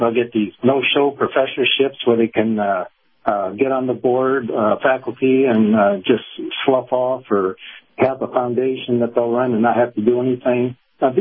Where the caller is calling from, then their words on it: Clearwater, Florida, United States; Hey, Captain. … from Clearwater.